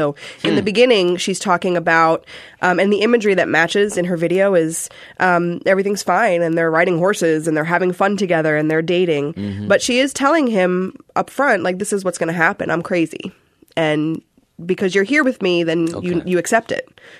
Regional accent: New York City, New York, United States; And, you know, I grew up in New York City and some of that hip hop from when I was a kid is not great, but I love it and it's okay.

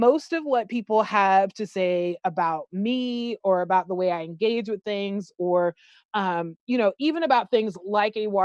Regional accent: South Carolina, United States; I'd be like, oh, I'm from South Carolina. They're like, you know, from Charleston. I'm like, oh yeah, sure. Right. Because people know Charleston, but they don't know, you know, sort of upper Appalachia or near, stone's throw from Appalachia, South Carolina.

